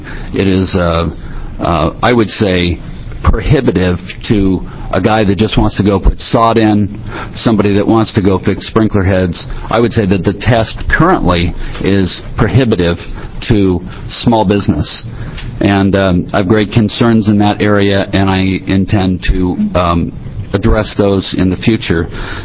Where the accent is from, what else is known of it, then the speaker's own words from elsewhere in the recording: Silverton, United States; I'm from Silverton. I've been in the landscape industry for 30 years in two states.